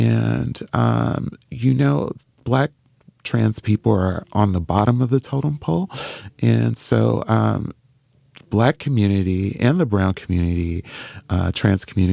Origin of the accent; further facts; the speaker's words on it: Los Angeles, California, United States; No, I'm from Los Angeles.